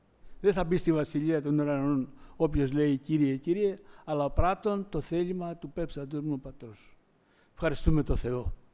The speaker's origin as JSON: {"language": "Greek", "town": "Pyrgos", "region": "Western Greece", "country": "Greece", "said": "Είμαι Τσιγκάνος, είμαι Ρωμά, από τον Πύργο. Έχω μια οικογένεια που είναι, είμαστε όλοι στον Κύριο."}